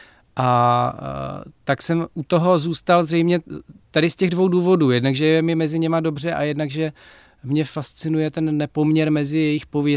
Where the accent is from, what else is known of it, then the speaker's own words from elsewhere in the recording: Vysočina Region, Czechia; já pocházím z vesnice na Vysočině, kde žádný Romové nebyli. Chodil jsem na gympl v Bystřici nad Prštejnem, potom na vejšky v Praze